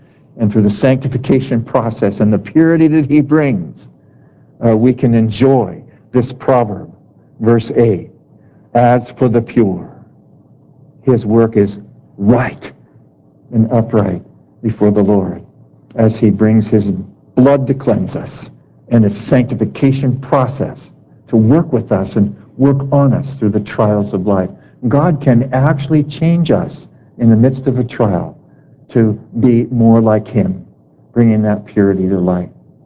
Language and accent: English; California, United States; I'm from California.